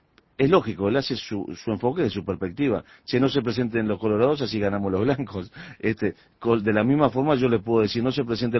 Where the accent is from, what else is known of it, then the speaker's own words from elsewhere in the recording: Uruguay; Me siento un colorado, un uruguayo que está trabajando.